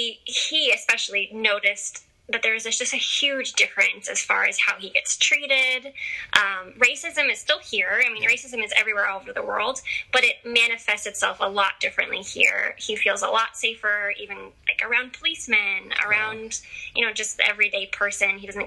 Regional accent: Seattle, Washington, United States; I'm from Seattle and my husband's from Houston, Texas, but we were living in Seattle.

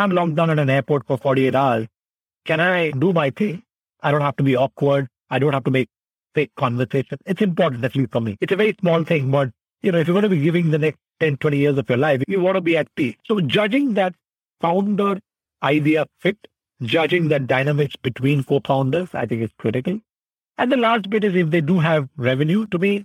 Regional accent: India; also born or lived in Indonesia; when I was growing up in India, Indonesia, even in college in NUS

